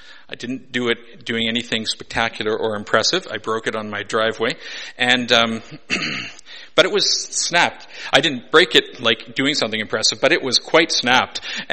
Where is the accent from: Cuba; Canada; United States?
Canada; I'm a Canadian